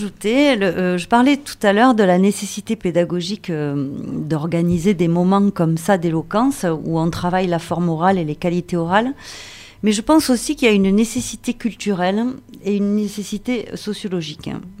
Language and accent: French; Southern France, France; Moi, je suis méridionale.